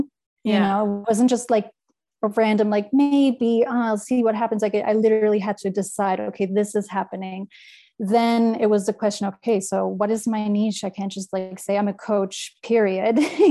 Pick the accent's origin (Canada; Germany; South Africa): Germany; now in Los Angeles, United States; I'm originally from Germany, but I've been in Los Angeles for like the last 10 years.